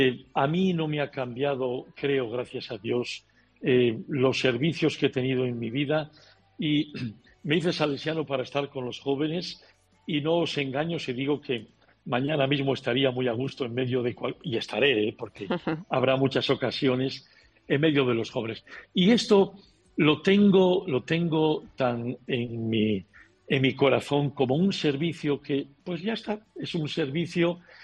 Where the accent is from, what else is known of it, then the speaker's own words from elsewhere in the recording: Asturias, Spain; Cuando voy a mi pueblo, al Huanco Asturias, del que estoy muy orgulloso, he estado ahora en Navidad, me muevo por el pueblo